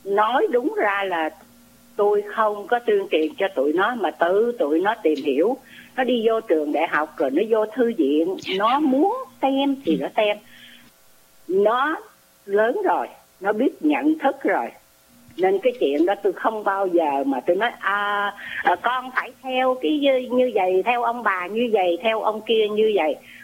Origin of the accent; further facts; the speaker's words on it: Southern Vietnam, Vietnam; tôi là người dân miền Nam